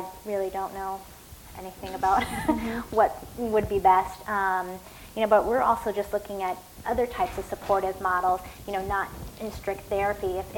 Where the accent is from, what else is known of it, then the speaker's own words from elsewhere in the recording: Midwest, United States; I'm not from here, I'm from the Midwest, so I find it pretty shocking.